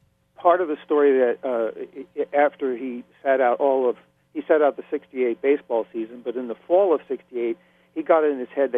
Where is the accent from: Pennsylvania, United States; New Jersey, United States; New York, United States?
New York, United States; And not having grown up in New England, I grew up in New York